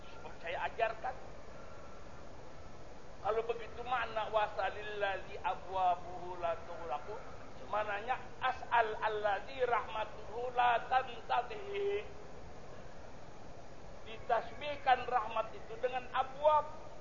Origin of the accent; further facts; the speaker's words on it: South Kalimantan, Indonesia; saya orang Banjar